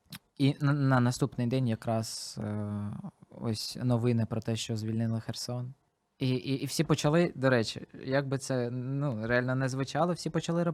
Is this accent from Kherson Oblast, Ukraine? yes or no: no; Crimea, Ukraine; Так, ми кримчани. Кримці.